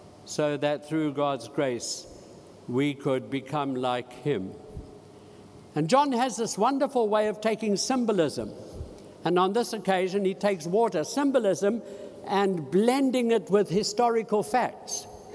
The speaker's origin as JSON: {"language": "English", "town": "Cape Town", "region": "Western Cape", "country": "South Africa", "tie": "born or raised there", "said": "In Cape Town, which is my hometown, and in fact the whole Western Cape, which is the province, which is our province"}